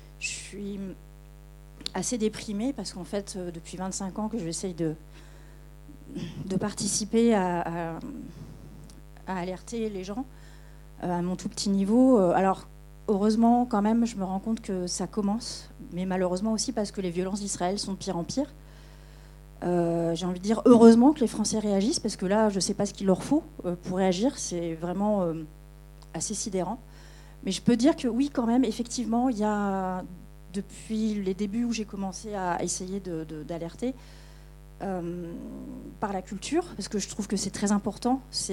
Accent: France; Mais en tant que Française citoyenne

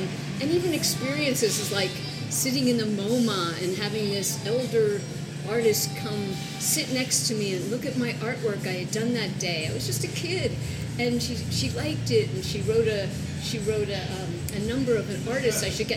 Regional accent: Nutley, New Jersey, United States; now in San Francisco, United States; Well, I'm a Jersey girl. I grew up in New Jersey, and in a little town called Nutley. And it was, you know, kind of a blue-collar town.

